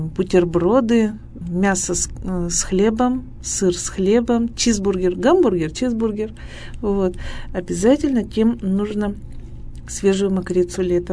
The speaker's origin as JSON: {"language": "Russian", "region": "Ural", "country": "Russia", "said": "Хотя мы, уральцы, конечно, можем получить солнечный удар где угодно и когда угодно."}